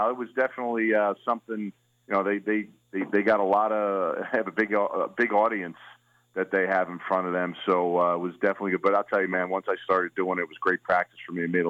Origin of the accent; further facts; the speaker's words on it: Philadelphia, Pennsylvania, United States; Number one, I'm from Philly, so I got a little hustle in me